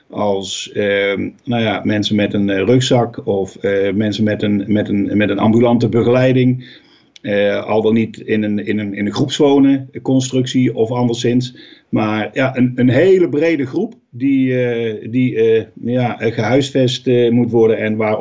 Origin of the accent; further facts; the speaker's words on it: Amsterdam, North Holland, Netherlands; born there; Ik ben inmiddels 63 jaar. Geboren in Amsterdam.